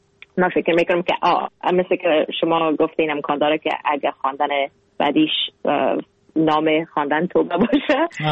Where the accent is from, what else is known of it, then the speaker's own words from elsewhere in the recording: Afghanistan; now in Canada; گفتم اگه از افغانستان هستم مسلمان هستم